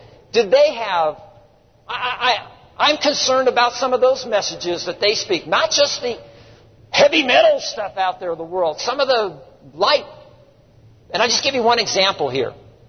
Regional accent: Colorado Springs, Colorado, United States; I started clipping out I'm from Colorado Springs.

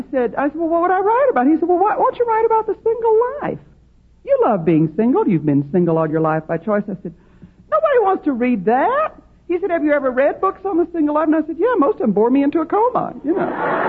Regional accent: Texas, United States; moved away; 1974, I moved to the West Coast from Dallas. Now, I had always lived in Texas all my life. And I love Texas. I have friends in Texas. My family, my brothers, I have two brothers who were both born in Texas, as was I.

